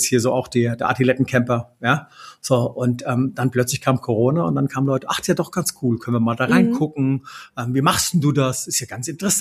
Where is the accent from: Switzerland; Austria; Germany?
Germany; Rhine-Main; Ich komme aus dem Rhein-Main-Gebiet.